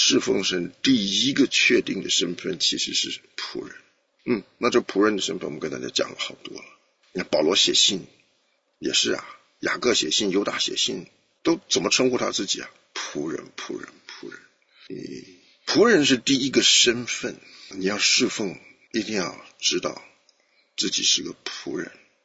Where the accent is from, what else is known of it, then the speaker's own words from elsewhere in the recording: China; 但我们中国人懂了，你成分不好嘛，你怎么做党主席呢？